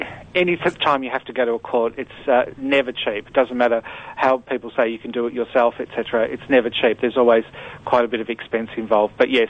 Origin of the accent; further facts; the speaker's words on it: Australia; because we're Australian, when we came back to Australia, only one of us was considered the legal parent